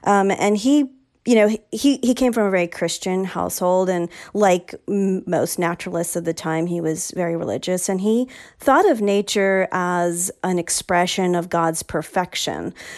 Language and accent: English; New York City, New York, United States; Like I would tell people where I'm from New York City. That's where I was born.